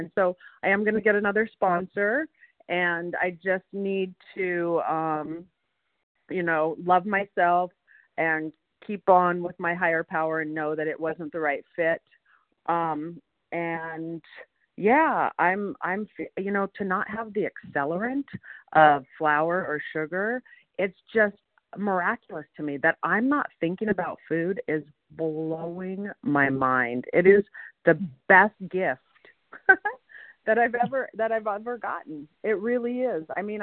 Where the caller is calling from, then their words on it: California, United States; Oh, I'm in Mendocino County of California.